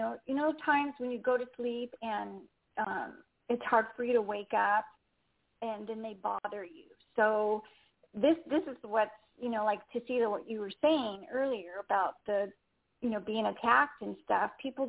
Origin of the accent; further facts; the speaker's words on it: California, United States; also born or lived in Florida; So we moved from Florida to California about third grade, and we started going to a Presbyterian church.